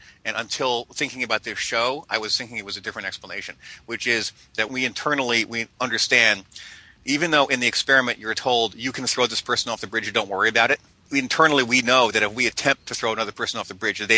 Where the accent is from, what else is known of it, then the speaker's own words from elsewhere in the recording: United States; As an American and someone who also, by the way, was exposed to Native American archaeology long before I did any work in Africa